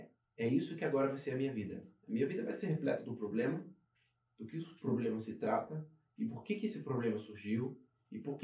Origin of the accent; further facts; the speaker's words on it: Germany; moved away; Sabe, eu cresci na Alemanha e eu estou um período grande já não mais na Alemanha.